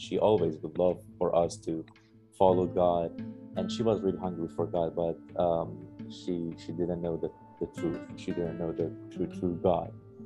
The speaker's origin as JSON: {"language": "English", "country": "Iran", "tie": "born or raised there", "said": "I grew up in Iran in a average Muslim family."}